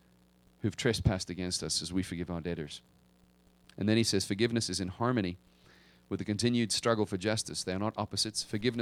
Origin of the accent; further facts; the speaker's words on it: South Africa; I grew up in South Africa. It was an apartheid nation.